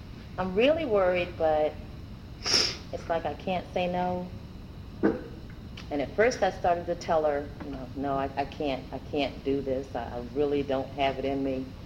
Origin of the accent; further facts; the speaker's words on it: Washington, District of Columbia, United States; I'm from Washington, D.C.